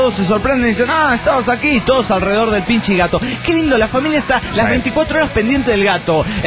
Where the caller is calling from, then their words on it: Bucaramanga, Santander, Colombia; de Bucaramanga, Colombia.